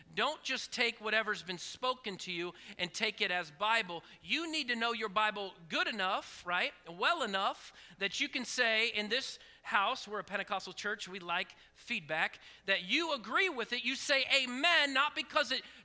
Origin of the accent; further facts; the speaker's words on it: Oregon, United States; now in Iowa, United States; If you don't know this, I'm from Oregon. West Coast is the best coast